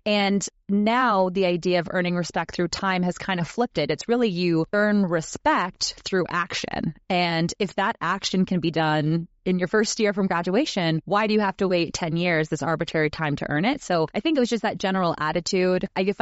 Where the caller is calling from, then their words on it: Whistler, British Columbia, Canada; Yes, I am joining you from Whistler, Canada. I'm doing some work this morning, and then this afternoon I'll be skiing.